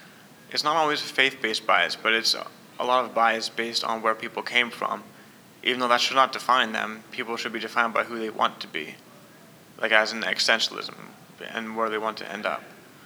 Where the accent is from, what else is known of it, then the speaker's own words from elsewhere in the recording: Chambersburg, Pennsylvania, United States; I grew up here in Pennsylvania in Chambersburg. It's like South Central PA. It's in Franklin County